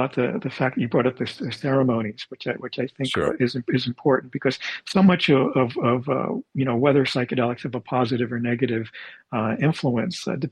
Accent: Santa Cruz, California, United States; There are many cities here in my hometown of Santa Cruz, they've decriminalized the use of natural psychedelics.

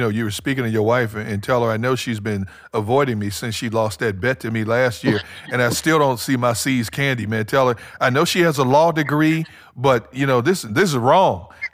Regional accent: Wisconsin, United States; born there; Well, I was born in Wisconsin. I'm a bleed green and gold now.

